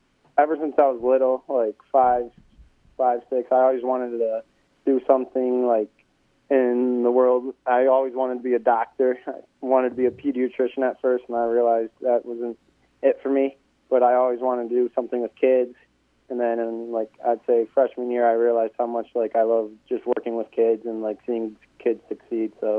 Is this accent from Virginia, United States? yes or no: no; Woodhaven, Michigan, United States; I'm from Woodhaven, Michigan. It's about 25 or 30 minutes south of Detroit. It's also known as like the Downriver area.